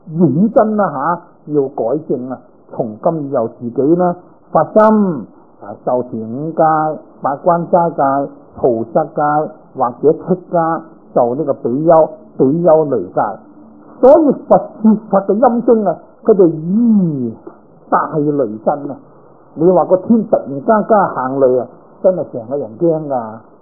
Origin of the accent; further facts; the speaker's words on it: Guangdong, China; now in San Francisco, United States; 你就广东自己，我系广东人，你就广东啊！咁我喺三藩市咧